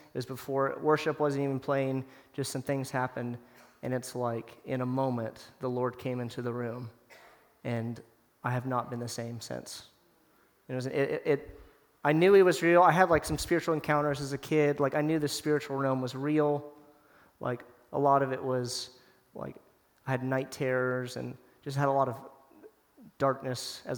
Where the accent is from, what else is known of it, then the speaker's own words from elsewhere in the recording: Knoxville, Tennessee, United States; So I grew up in Knoxville, Tennessee. Amazing family, amazing parents, great Christian family.